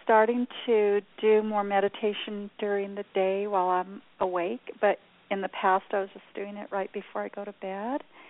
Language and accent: English; Southwest, United States; I'm from the Southwest